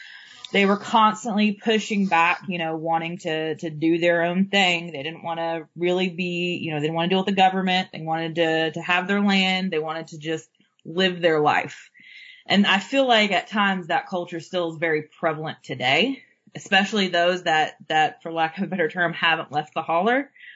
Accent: Ohio, United States; also born or lived in Cabell County, West Virginia / Eastern Kentucky; I was born in Cabell County, West Virginia. I grew up in Southern Ohio, but I've lived in Eastern Kentucky

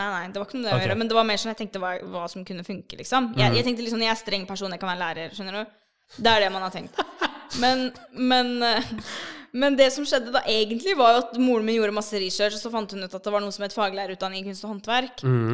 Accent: Oslo, Norway; jeg vokste opp på Holmlia

